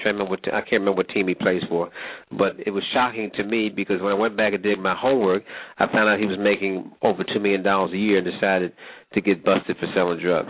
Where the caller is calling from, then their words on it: Germany; I'm calling from Germany. It's about 2:10 a.m. in the morning here